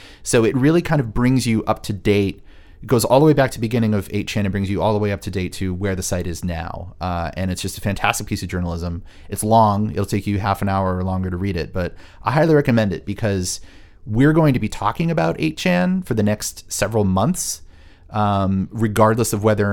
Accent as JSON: {"language": "English", "region": "California", "country": "United States", "tie": "born or raised there", "said": "Yes, Orange County, the hometown of Orange County, but specifically like Laguna Beach, Dana Point, Laguna Niguel."}